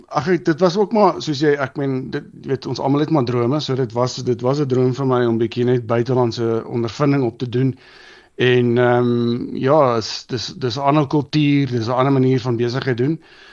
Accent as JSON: {"language": "Afrikaans", "town": "Pretoria", "region": "Gauteng", "country": "South Africa", "tie": "born or raised there", "also_born_or_lived": "Middle East", "said": "ek is getoe en gebore in Pretoria en ek het hier skool gegaan en gestudeer en ek was so paar jaar, so amper 7 jaar oor see ook gewees. Ek het in die Midde-Ooste gewerk"}